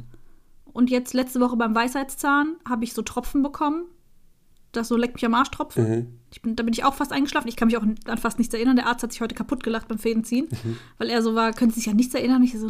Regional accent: Heidelberg, Baden-Württemberg, Germany; born there; Und das ist ja allgemein bekannt, dass ich Heidelbergerin bin. Mhm. Gebürtige Heidelbergerin. Dementsprechend habe ich auch eine Verbindung zu Heidelberg.

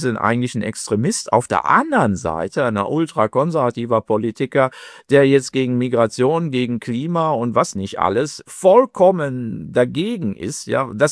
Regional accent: East Germany, Germany; born there; Und ich bin ja in der DDR geboren, da gab es die Mauer.

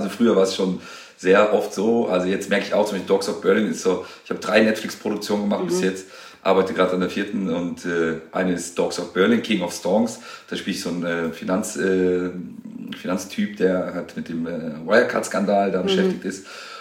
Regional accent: Tunisia; aber er ist Marokkaner und ich bin Tunesier

